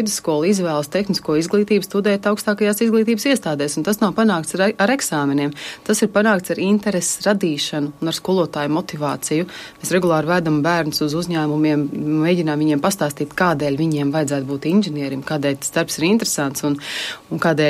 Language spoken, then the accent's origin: Latvian; Ventspils, Courland, Latvia; Es nāku no Ventspils